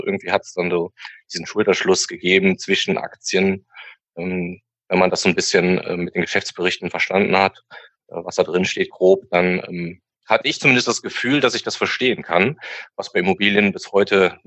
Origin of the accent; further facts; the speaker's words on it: Rhineland, Germany; bin natürlich als Rheinländer auch Karnevalist.